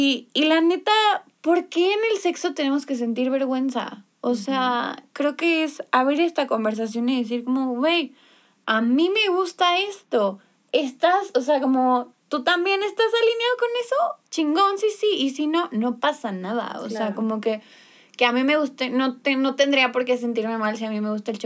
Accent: Mexico; Que creo que como sociedad mexicana otra vez caemos mucho en esto.

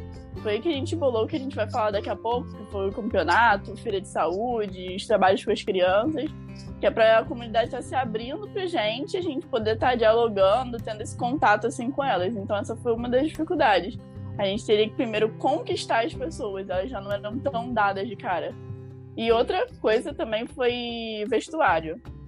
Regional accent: Rio de Janeiro, Brazil; Até eu, que sou do Rio de Janeiro, 40 graus, levei um susto com o calor daquele lugar.

